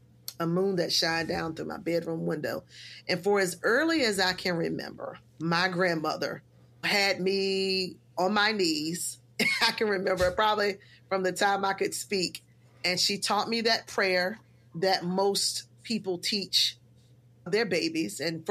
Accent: Cortland, New York, United States; I'm proud that I came from Cortland. I'm proud that I was raised by my grandparents.

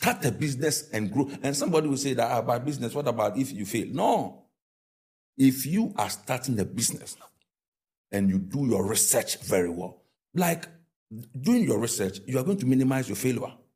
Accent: Oda, Eastern Region, Ghana; if I go to my hometown, say now, how much is one bag of cement? The person who is in Accra, who is in the city, is buying it, and the person who is in Oda, they are buying the cement the same

